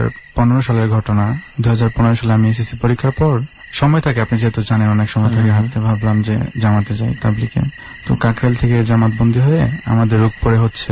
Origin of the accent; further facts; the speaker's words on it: Gazipur, Dhaka Division, Bangladesh; আমি গাজীপুর মাওনা চৌরাস্তা থেকে এসেছি, আমি মাওনা চৌরাস্তা creative school and college inter first year.